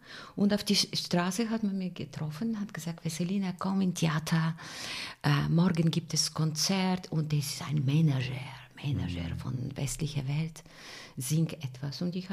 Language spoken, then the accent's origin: German; Bulgaria; German is a second language; Meine schwierigsten Auftritte sind in meiner Heimat. Weil man stellt sich die Frage, man will nicht die Menschen enttäuschen. Ich habe am wenigsten gesungen in Bulgarien. Und auch habe ich Respekt. Obwohl ich bin Artistikdirektorin in Stara Zagora. Aber nicht, ich lebe nicht in Bulgarien